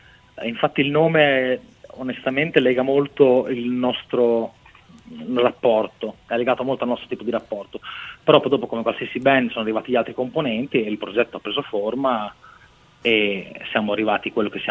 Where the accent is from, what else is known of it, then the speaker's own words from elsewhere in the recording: Ravenna, Emilia-Romagna, Italy; Io sono di Ravenna.